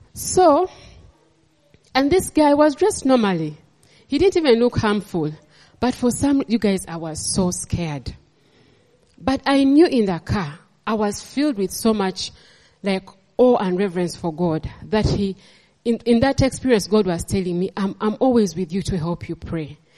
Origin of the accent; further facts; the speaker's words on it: Entebbe, Uganda; I grew up in Entebbe, and even as a young girl, I used to leave home as early as maybe like when I was in S2, and I would go and walk along the lake